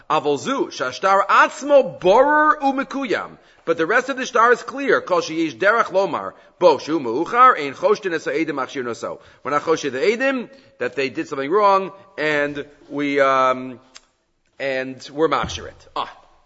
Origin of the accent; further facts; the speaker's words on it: United States; You know, growing up in America, we usually use like New York and Chicago, right?